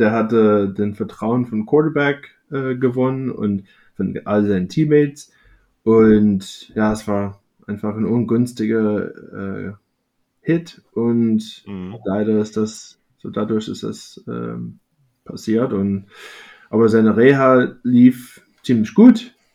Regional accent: Chicago, Illinois, United States; German is a second language; Ich komme auch aus Chicago.

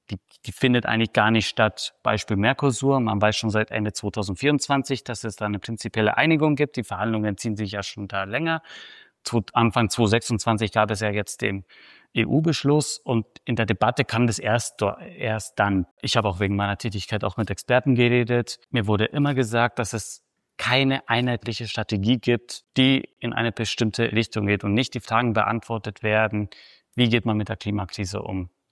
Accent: Paros, South Aegean, Greece; Ich bin auf Paros aufgewachsen, dort sind meine Wurzeln.

